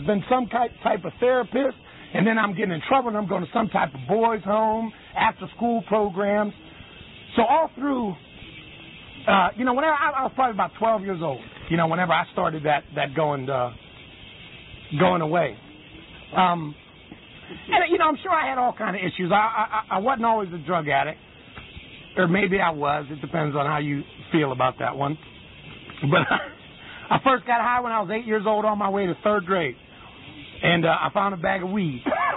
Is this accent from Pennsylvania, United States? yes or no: yes; New Kensington, Pennsylvania, United States; I was born and raised in New Kensington, Pennsylvania, just north of Pittsburgh.